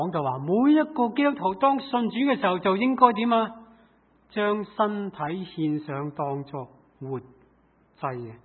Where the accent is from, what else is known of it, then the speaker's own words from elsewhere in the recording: Hong Kong; 尤其我记得在香港长大的时候，去过很多的夏令会